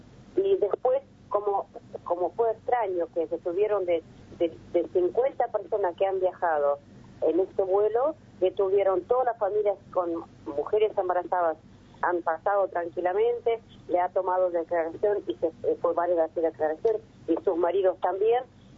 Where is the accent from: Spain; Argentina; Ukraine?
Ukraine; Yo digo, yo soy ucraniana, se imagina. O sea, mi país está invadido